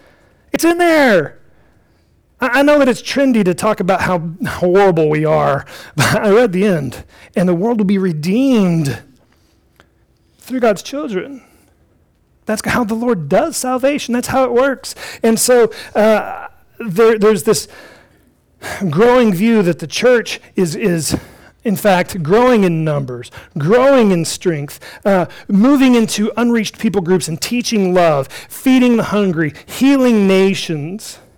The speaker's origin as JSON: {"language": "English", "country": "United States", "said": "I'm an American"}